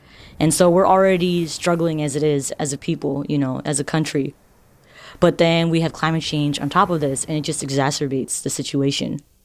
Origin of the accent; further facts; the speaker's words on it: Marshall Islands; I'm from the Marshall Islands. The Marshall Islands is in the northern Pacific Ocean, and it's in an area called Micronesia. It's a small country. It's not very developed.